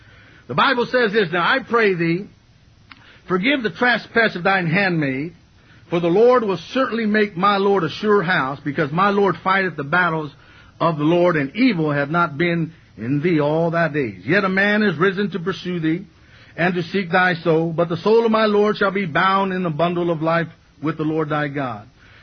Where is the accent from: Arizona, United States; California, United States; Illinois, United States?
California, United States; I'm from the West Coast, okay? People say, well, you from the South? I say, Southern California.